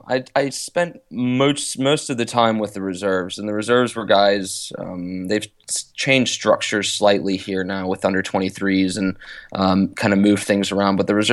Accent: Roanoke, Virginia, United States; So I grew up in Roanoke, Virginia, and kind of went through the whole ODP system, playing travel soccer and whatnot.

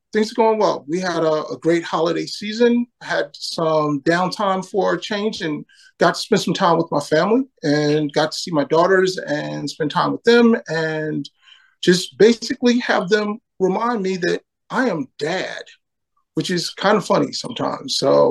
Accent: New York City, New York, United States; also born or lived in Maryland / South Carolina / Texas; I got to see the world from the perspective of a military brat, and I got to see it from the, growing up in New York City perspective, which is always a bit interesting.

